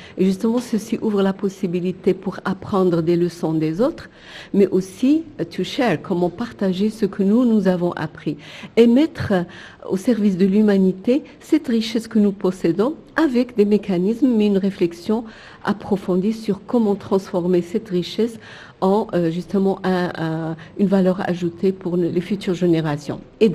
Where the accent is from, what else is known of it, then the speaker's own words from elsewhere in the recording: Morocco; now in Tunisia; je suis marocaine, je suis en Tunisie, nous sommes des pays à la fois africains mais aussi méditerranéens.